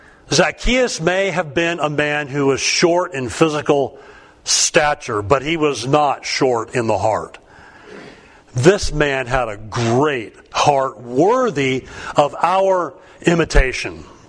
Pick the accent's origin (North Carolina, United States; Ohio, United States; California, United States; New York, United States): California, United States; Pasadena; It reminds me of when I was a kid growing up in Pasadena.